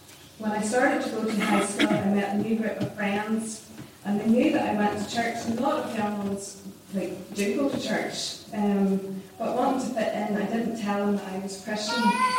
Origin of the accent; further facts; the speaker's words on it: Annaghlock, Northern Ireland, United Kingdom; So I grew up in Annaghlock and I attended Lorne Free Presbyterian Church, and then later Annaghlock Free Presbyterian Church